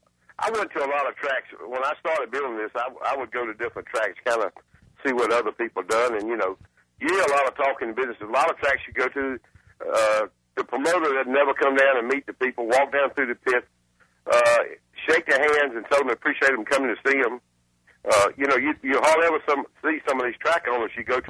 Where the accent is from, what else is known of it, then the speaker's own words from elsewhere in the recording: Immokalee, Florida, United States; I'm 30 miles from Naples and Fort Myers. We're a little east of them, in a little town called Immokalee. It's nothing but a produce town is all it is, which it's been a good town for me.